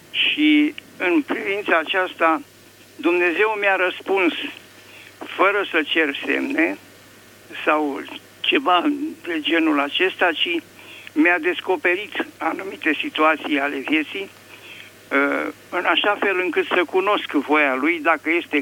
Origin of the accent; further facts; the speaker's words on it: Bucharest, Romania; Vă sunt din București.